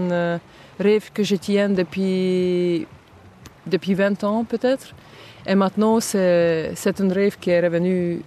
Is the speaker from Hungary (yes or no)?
yes; Southern Hungary, Hungary; French is a second language; moved away; je viens du sud d'Hongrie, qui n'est pas très loin de Serbie, de mon petite ville où je suis née.